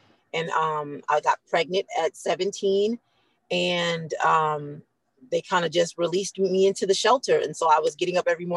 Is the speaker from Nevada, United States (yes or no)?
yes; Las Vegas, Nevada, United States; born there; I was born in Las Vegas, Nevada. I am 39 years old.